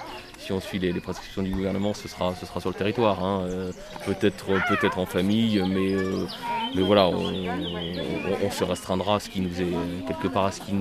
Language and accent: French; Lyon, Auvergne-Rhône-Alpes, France